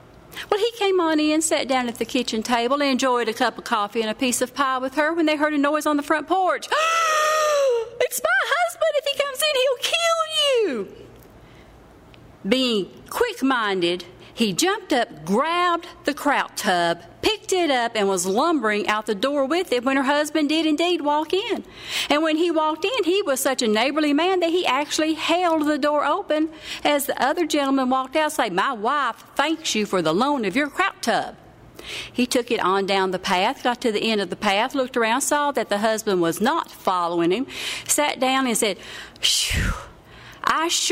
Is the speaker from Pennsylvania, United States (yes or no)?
no; Sand Lake, Tennessee, United States; A lot of the stories I tell are tall tales or semi-true tales of when I was growing up in Sand Lake, Tennessee.